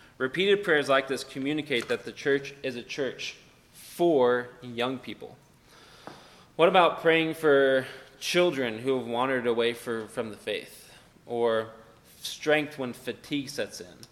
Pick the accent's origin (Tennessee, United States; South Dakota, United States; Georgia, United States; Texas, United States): Texas, United States; Fort Worth; And so a lot of people hear that I grew up in Fort Worth and they'll say, where's your accent? It's like, well, I don't have nearly as much of an accent as I would have if I lived 30 or 40 miles outside of Fort Worth